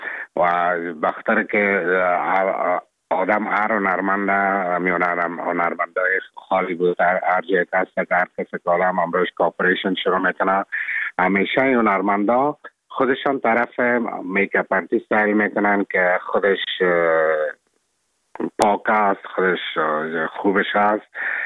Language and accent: Persian; Afghanistan; now in Czech Republic; من افغان هستم، از افغانستان هستم